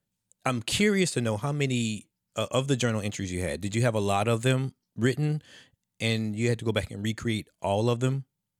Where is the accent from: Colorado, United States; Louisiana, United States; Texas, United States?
Louisiana, United States; I'm from the South. I'm from Louisiana.